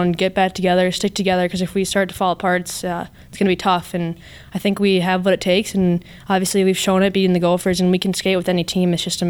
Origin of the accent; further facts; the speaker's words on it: Delano, Minnesota, United States; I come from Delano. It's a small town, kind of like Bemidji.